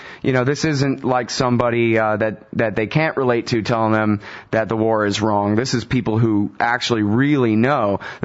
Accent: Austin, Texas, United States; I'm from Austin, where there were huge protests down at the Capitol

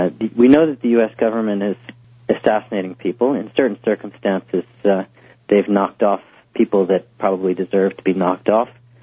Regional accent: United States

